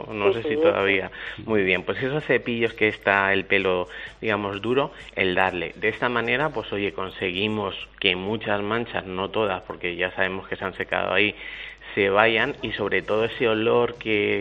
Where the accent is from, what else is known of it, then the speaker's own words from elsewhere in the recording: Alicante, Valencian Community, Spain; Yo que soy alicantino